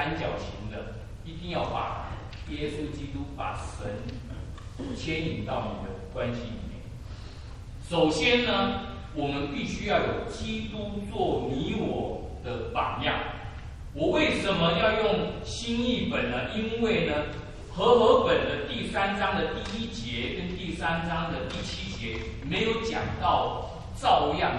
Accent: Taiwan

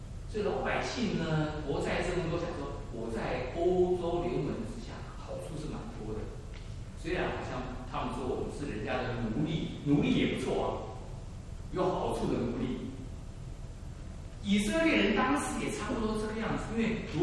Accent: Taiwan; 因为我们是从台湾来，

